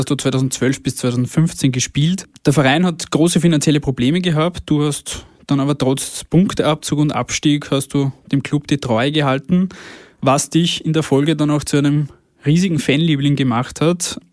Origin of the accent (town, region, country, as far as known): Austria